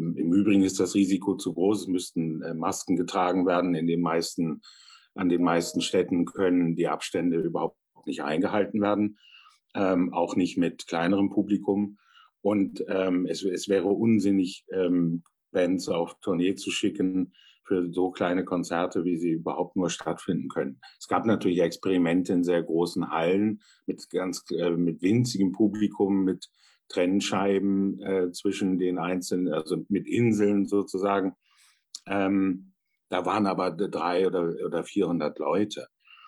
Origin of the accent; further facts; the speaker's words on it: Hamburg, Germany; born there; geboren in Hamburg vor 50 Jahren